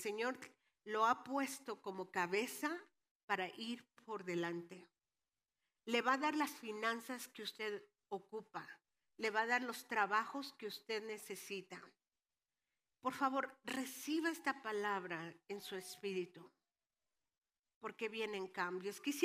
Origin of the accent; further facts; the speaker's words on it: Mexico City, Mexico; Soy del DF, soy chilanga, pero ya me supo.